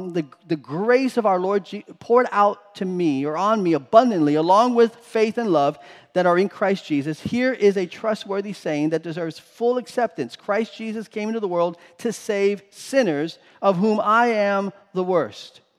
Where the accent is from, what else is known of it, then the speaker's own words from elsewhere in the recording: Florida, United States; Growing up in South Florida, we had canals and we had lakes and we had alligators.